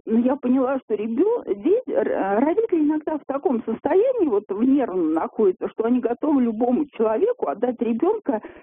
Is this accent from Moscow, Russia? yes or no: yes; Moscow, Russia; написала, что я москвичка